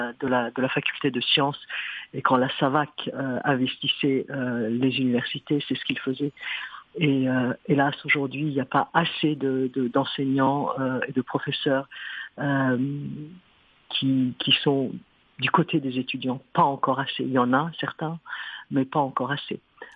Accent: Iran; now in France; en tant que franco-iranienne, maintenant en France, en tant que française

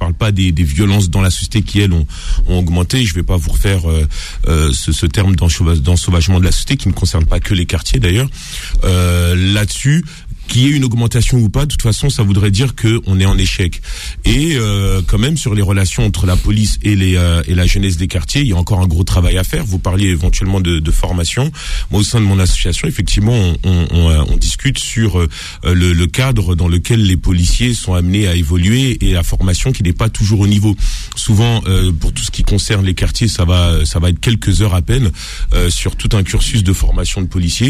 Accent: Châtillon, Île-de-France, France; Moi, là où j'ai grandi à Châtillon, c'était pas forcément ces réalités-là.

